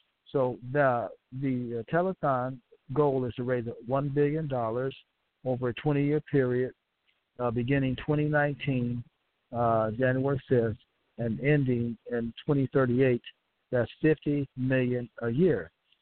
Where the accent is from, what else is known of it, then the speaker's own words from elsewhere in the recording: United States; I'm an American. I'm a former police officer